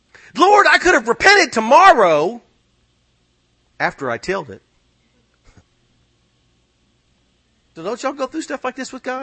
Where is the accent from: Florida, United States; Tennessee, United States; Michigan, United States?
Tennessee, United States; I'm from Tennessee. There's a pit barbecue every 100 feet.